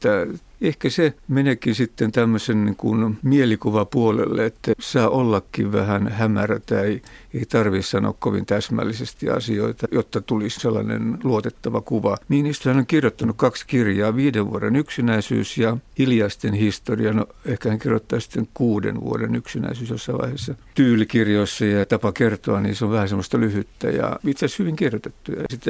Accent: Southwest Finland, Finland; olen Varsinais-Suomesta ja itse asiassa Sauli Niinistön naapurista kotoisin.

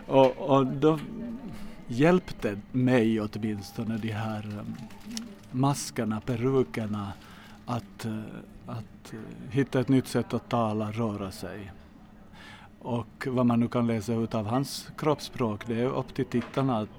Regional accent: Jakobstad, Ostrobothnia, Finland; born there; Hur pinsamt det är nu för mig när jag bor där. Men alltså, jag är ju född i Jakobstad.

